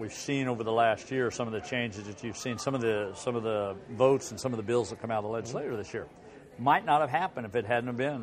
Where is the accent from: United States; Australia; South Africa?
United States; Bolivar, Missouri; how much different it is in my hometown of Bolivar versus St. Louis.